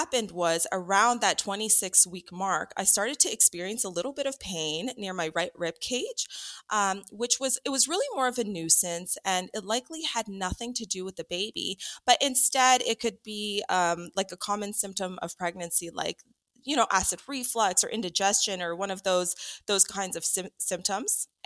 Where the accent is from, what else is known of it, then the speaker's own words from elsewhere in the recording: Canada; And I'm Canadian and I grew up here in Canada, and this is really home to me.